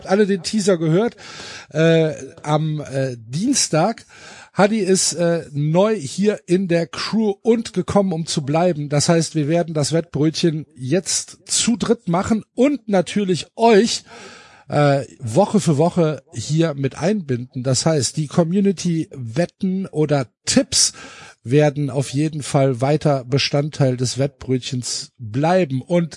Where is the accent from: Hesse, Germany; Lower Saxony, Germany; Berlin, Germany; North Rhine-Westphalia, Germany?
North Rhine-Westphalia, Germany; Cologne; aber ich bin ja als Kölner schon in diesen Meisterschaftskampf involviert